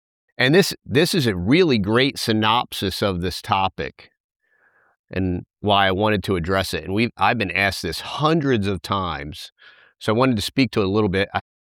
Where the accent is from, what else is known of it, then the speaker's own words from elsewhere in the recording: United States; And as an American, I did not choose to be born here. I have no white guilt about being born here.